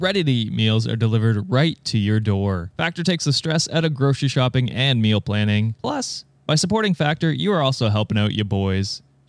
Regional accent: Canada; I'm a Canadian.

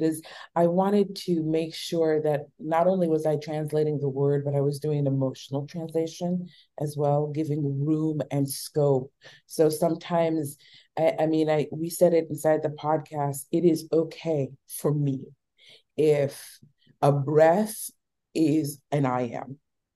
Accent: Southbridge, Massachusetts, United States; if somebody asks me where's my hometown, it's Southbridge, Massachusetts.

